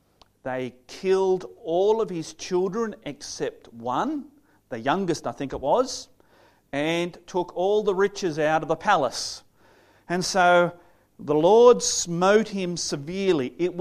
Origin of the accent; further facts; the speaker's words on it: Australia; if you're talking about it as an Australian.